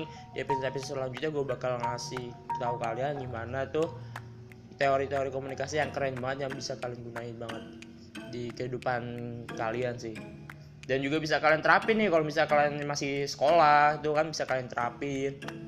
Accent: Surakarta, Central Java, Indonesia; Gue dari Solo, tepatnya gue berkuliah di universitas swasta di Solo.

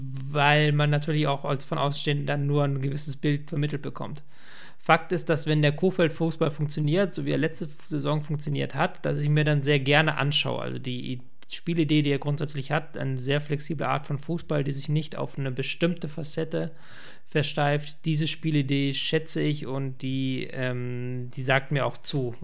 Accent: Hamburg, Germany; Aber ich bin geboren, nicht in Hamburg, aber aufgewachsen in Hamburg und ich lebe in Hamburg.

